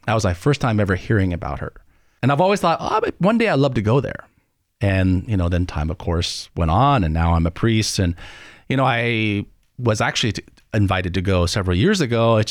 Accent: Oregon, United States; And I grew up in Eastern Oregon, and we would, in the Diocese of Baker, we would actually come together

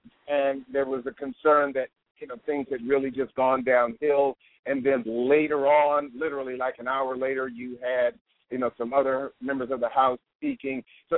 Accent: Washington, District of Columbia, United States; also born or lived in Prince George's County, Maryland; Well, I'm from Washington, D.C. originally. That's where I was born.

